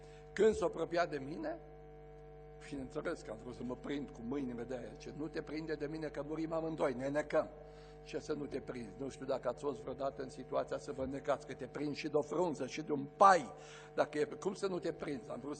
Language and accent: Romanian; Arad, Arad County, Romania; Am crescut pe Malul Mureșului, în Arad